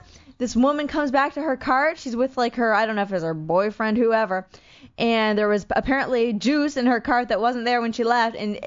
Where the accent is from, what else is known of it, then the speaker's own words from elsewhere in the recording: Maryland, United States; also born or lived in Pennsylvania / Germany; I grew up, I was born in Pennsylvania, and my father was in the Army, so we went to Germany, and then after that, he got a really great job in Maryland, where is his job? Bethesda, Maryland, which is a great area.